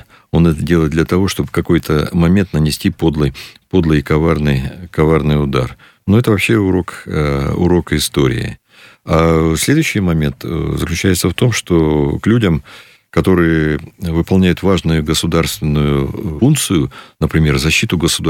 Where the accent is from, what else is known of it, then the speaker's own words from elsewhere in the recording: Kyrgyzstan; а я сам из Киргизии, это не моя земля